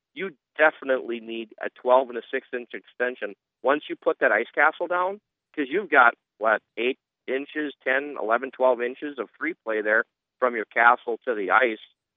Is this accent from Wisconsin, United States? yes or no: yes; Wisconsin, United States; I grew up in Wisconsin. Ice fishing is a way of life there.